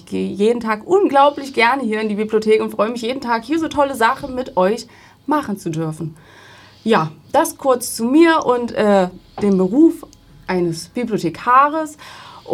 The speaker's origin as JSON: {"language": "German", "town": "Gerstungen", "region": "Thuringia", "country": "Germany", "said": "Ich komme aus Gerstungen"}